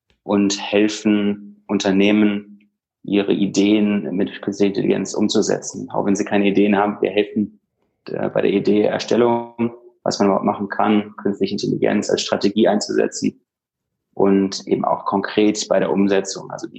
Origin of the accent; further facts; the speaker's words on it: Düsseldorf, North Rhine-Westphalia, Germany; also ich bin aufgewachsen in Düsseldorf.